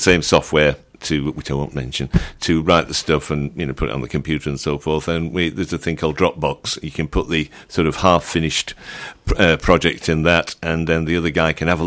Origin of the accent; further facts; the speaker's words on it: Walkley, Yorkshire, United Kingdom; And I'm not from France, I'm from Walkley.